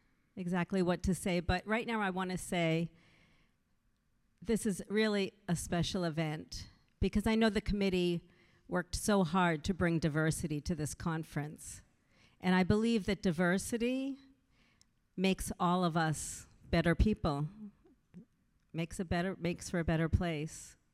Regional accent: Midwest, United States; I grew up in the Midwest. I'm a Midwest girl from Illinois, Missouri, Kentucky, Wisconsin. You know, I grew up in really sweet small towns, you know, less than 5,000 people.

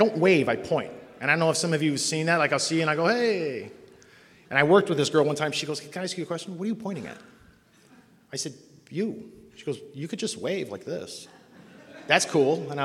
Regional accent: Cleveland, Ohio, United States; So, I'm born and raised in Cleveland, and I'm doing all the things kids

